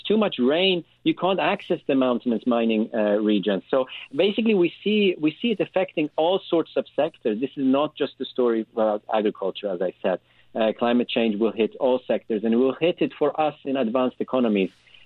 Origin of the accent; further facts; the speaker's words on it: Sweden; So I'm from Sweden. In Sweden, if we see a little bit of snow, we don't get that scared, right?